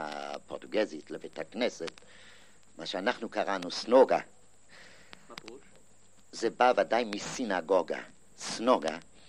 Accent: Hamburg, Germany; אני בא מהקהילה המבורג.

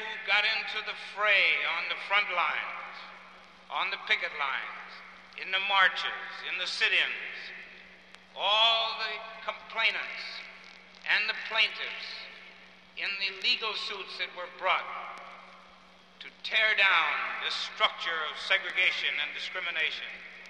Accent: Minnesota, United States; When I grew up in Minnesota, along with Hubert Humphrey, and I consider myself at least one-fourth Scandinavian

